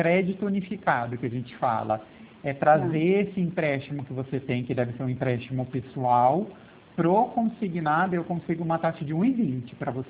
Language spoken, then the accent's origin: Portuguese; Pirassununga, São Paulo, Brazil; Eu sou de Pirassununga, é isso.